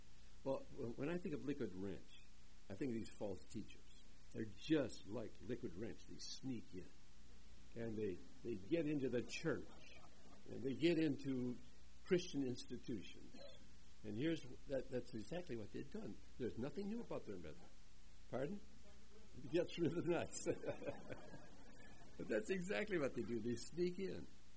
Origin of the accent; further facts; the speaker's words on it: Hinckley, Minnesota, United States; I grew up in Hinckley, Minnesota, where the men are men and pansies are flowers. The women are slightly above average. That's where I grew up.